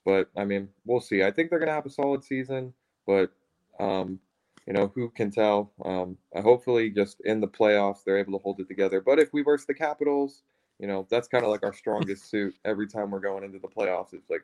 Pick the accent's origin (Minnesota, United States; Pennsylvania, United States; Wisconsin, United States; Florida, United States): Pennsylvania, United States; Pittsburgh; So I am the only my family who all lives here, you know, we're all from Pittsburgh.